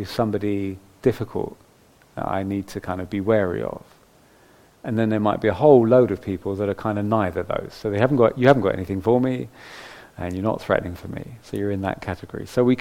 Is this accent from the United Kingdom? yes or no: yes; London, United Kingdom; now in Nottingham, United Kingdom; I grew up in London and I now live in Nottingham